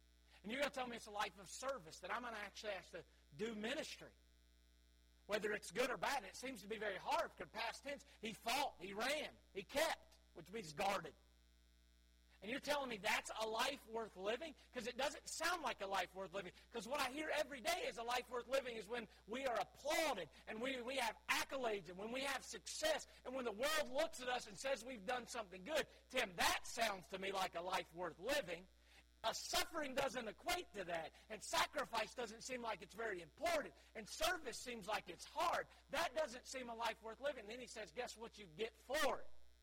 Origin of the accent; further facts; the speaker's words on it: Charlotte, North Carolina, United States; I'm from Charlotte, North Carolina. Amen. I'm a Tar Heel bred and a Tar Heel.